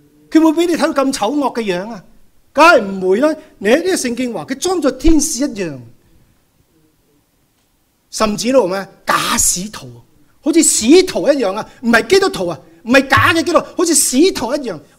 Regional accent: China; 实际上我们想到魔鬼的时候，很多时候特别我们中国人一想到鬼啊，鬼是怎样啊，好多人害怕

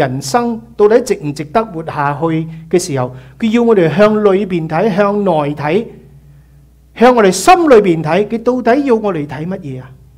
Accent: Malaysia; 大家知道我在马来西亚长大，基本上有三大宗教，在我成长过程有三大宗教

